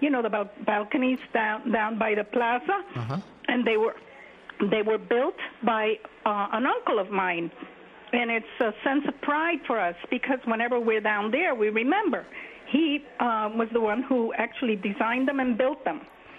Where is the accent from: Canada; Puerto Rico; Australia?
Puerto Rico; Ponce; born there; the architecture in Ponce, where I was born in Puerto Rico.